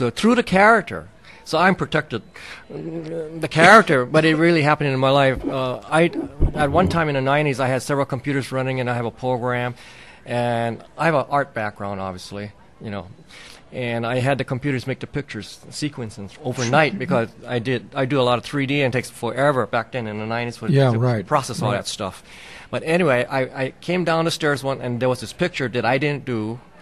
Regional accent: Hawaii, United States; That's what, I came from Hawaii, and I'm still looking up.

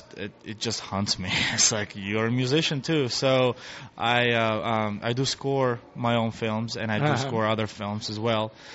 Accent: Kazakhstan; now in United States; The last name is Russian, originated in St. Petersburg. I am from former Soviet Union, the country of Kazakhstan. I grew up in USSR, woke up one day, and it's a different country. I'm in Kazakhstan.

